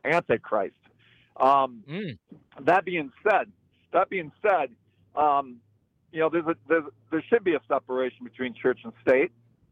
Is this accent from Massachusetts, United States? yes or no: no; Wisconsin, United States; now in Los Angeles, United States; I'm from Wisconsin, small town, 2,000 people. And, you know, I'm in L.A. I've lived here for years